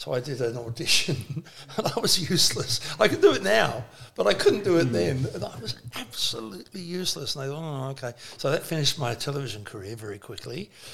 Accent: England, United Kingdom; now in Australia; I came from England

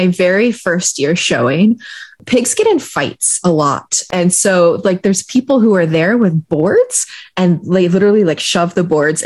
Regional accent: Ritzville, Washington, United States; I was born in Moses Lake in Eastern Washington, but I grew up in Ritzville and going to Menno Mennonite Church over there.

